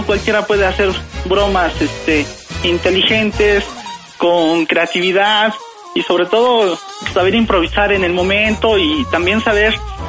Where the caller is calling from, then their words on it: Gustavo A. Madero, Mexico City, Mexico; De la delegación Gustavo Amadero.